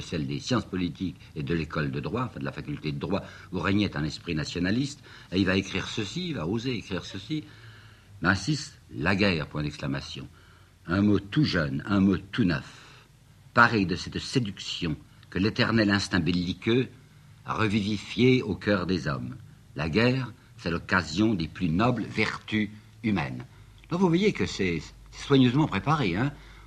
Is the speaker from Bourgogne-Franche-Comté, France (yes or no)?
yes; Mâcon, Bourgogne-Franche-Comté, France; born there; je suis né à Mâcon